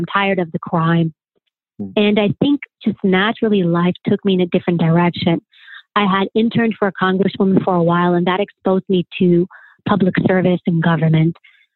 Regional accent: New York, United States; Because I grew up in New York City in low-income housing. My parents were immigrants.

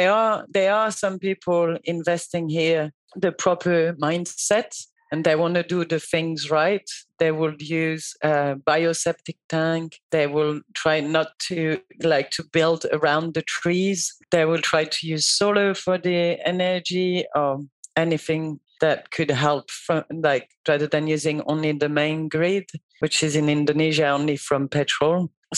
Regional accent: Paris, Île-de-France, France; English is a second language; I'm originally from France. I was born in the suburb of Paris. That's where I lived most of my childhood.

